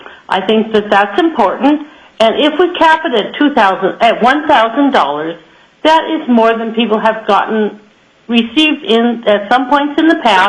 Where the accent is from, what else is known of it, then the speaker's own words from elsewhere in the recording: Petersburg, Alaska, United States; I'm a former legislative staff member and a lifelong resident of Alaska. I'm from Petersburg